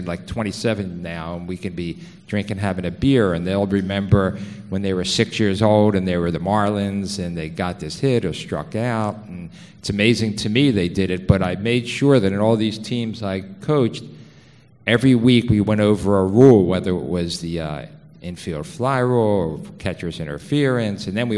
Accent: Philadelphia, Pennsylvania, United States; Welcome to Philadelphia, my hometown, and I hope you're enjoying it.

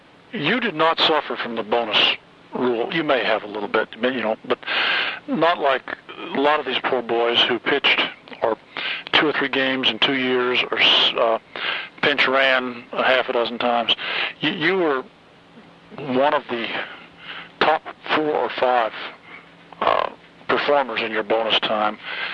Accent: Los Altos, California, United States; I grew up out there in Los Altos.

